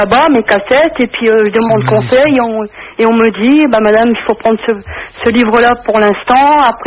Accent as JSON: {"language": "French", "town": "Lille", "region": "Hauts-de-France", "country": "France", "said": "Oui, je suis de Lille."}